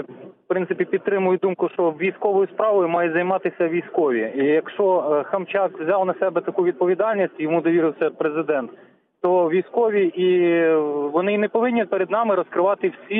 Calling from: Vinnytsia, Vinnytsia Oblast, Ukraine

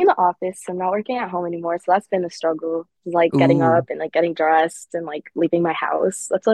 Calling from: Connecticut, United States; Connecticut.

